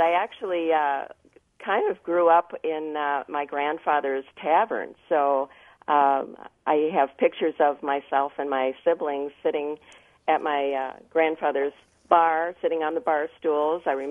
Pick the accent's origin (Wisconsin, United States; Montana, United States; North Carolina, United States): Wisconsin, United States; Fond du Lac; also born or lived in Ontario, Canada; No, actually, I'm from Fond du Lac.